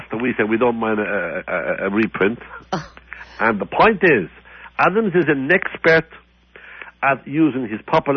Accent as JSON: {"language": "English", "country": "Ireland", "said": "Well, I'm speaking as an Irish man who's standing behind the claim as lodged by the sovereignty movement"}